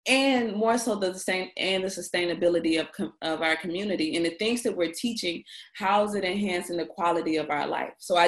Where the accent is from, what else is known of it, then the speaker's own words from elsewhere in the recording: Mississippi, United States; now in Atlanta, United States; And I'm from Mississippi, so when I say our food is plant-based, I say that with the understanding that I'm a true Mississippian, so I have eaten it all.